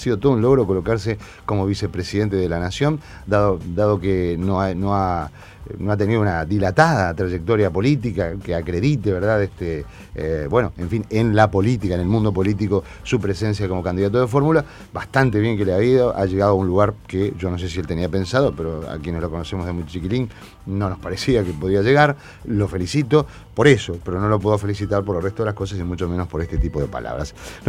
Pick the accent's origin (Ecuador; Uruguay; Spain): Uruguay; yo soy oriental, ni siquiera digo que soy uruguayo, soy oriental y defiendo la orientalidad